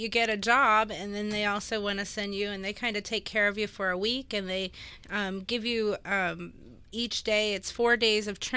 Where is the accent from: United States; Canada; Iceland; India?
United States; Florida; I'm from Palm Beach County. So homelessness in Palm Beach County is a passion of mine